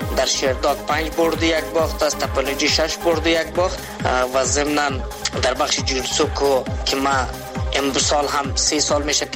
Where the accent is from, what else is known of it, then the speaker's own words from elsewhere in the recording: Afghanistan; اولین فایتر افغانستان از افغانستان هستم